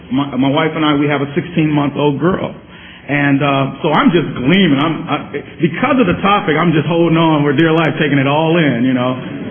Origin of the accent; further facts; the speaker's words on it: Minneapolis, Minnesota, United States; I'm someone who comes from another place. I come from Minneapolis area